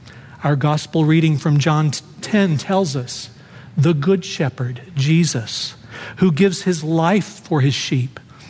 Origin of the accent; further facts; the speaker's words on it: Dallas, Texas, United States; I'm a city boy. I was raised in Dallas. We didn't have sheep in our backyard. I don't know much about country life or ranching or livestock.